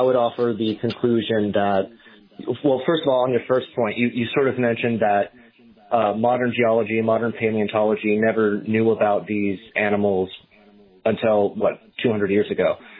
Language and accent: English; Kansas City, Kansas, United States; I grew up in Kansas, on the Kansas side of Kansas City, Missouri, and we have tons of limestone out there.